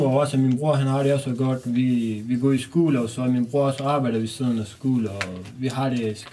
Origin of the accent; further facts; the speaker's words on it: Afghanistan; Danish is a second language; now in Aalborg, Denmark; og jeg kommer fra Afghanistan, og jeg har været i Danmark i 4 år, og jeg bor her i Aalborg